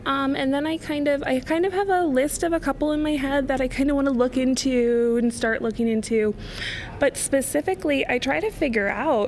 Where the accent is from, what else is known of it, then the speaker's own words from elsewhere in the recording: Maryland, United States; born there; I was born in Maryland, outside of DC.